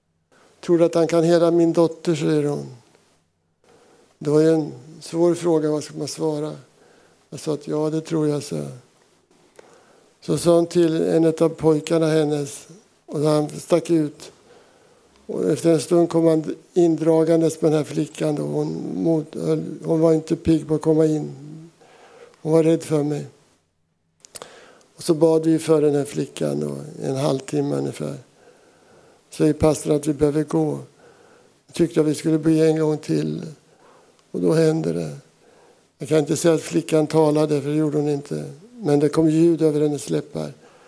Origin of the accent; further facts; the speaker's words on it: Södermanland, Sweden; Jag är uppväxt i Sörmland, så jag har varit och sjungit i kyrkan.